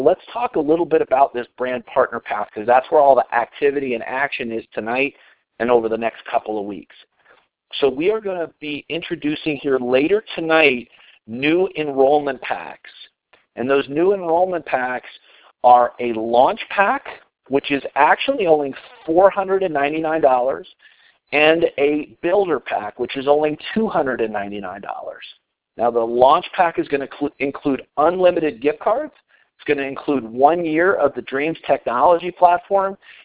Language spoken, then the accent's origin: English; Colorado, United States; and then back here in my home state of Colorado on October 7th.